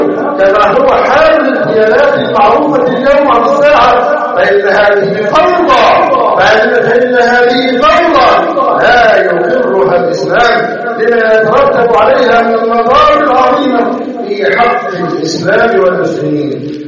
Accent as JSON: {"language": "Arabic", "country": "Egypt", "said": "اللهم احفظ بلدنا مصر أمانا"}